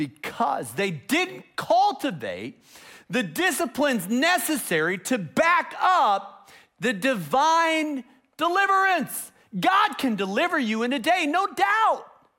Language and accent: English; Chicago, Illinois, United States; I grew up in Chicago. That's where I spent many, many weeks in the intensive care unit.